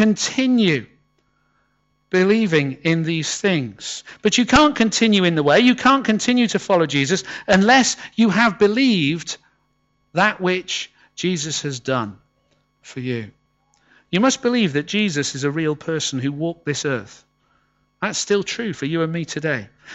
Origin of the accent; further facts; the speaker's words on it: North West England, United Kingdom; moved away as an adult; now in England; I was driving over from, I grew up in the Northwest, and I was driving over here to the east of the country to my year out place. I was 18 years old